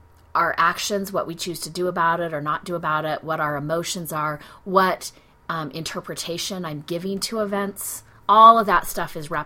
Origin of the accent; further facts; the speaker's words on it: Utah, United States; I grew up in Utah, like really benign.